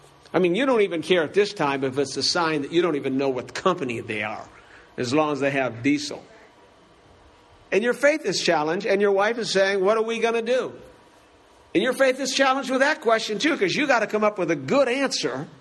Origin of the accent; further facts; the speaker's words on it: Cleveland, Ohio, United States; I grew up in Cleveland, so the streets doesn't scare my wife.